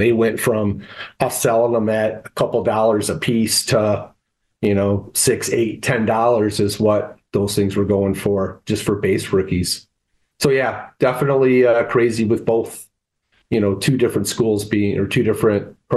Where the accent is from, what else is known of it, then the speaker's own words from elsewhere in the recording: Detroit, Michigan, United States; I grew up in the Detroit area and was at that Dallas Cowboys playoff game in, you know, January of 92.